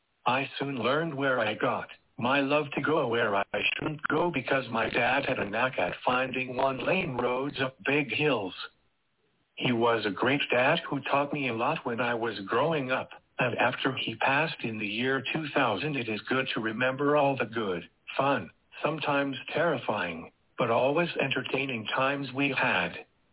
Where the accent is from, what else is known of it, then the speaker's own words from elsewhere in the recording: Washington, United States; born there; I was born in 1979 in Skagit County in Washington State